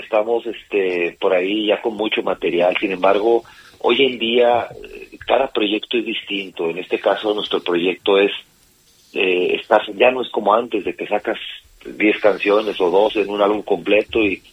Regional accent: Torreón, Coahuila, Mexico; born there; Fue una persona allá donde nací, en Torreón, Coahuila

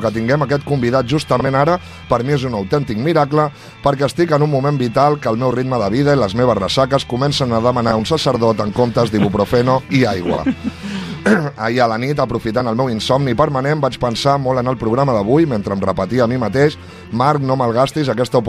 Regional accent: Catalonia, Spain; perquè com a bons catalans l'infern ja l'hem vist lo suficient

